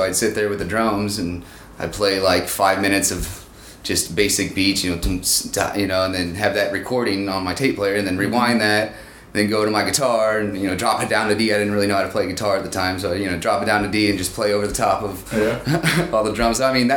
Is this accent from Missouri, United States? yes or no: yes; Kansas City, Missouri, United States; moved away as an adult; also born or lived in California; Actually, I was born in Kansas City. I was out there until I was like 20. I'm 32 now.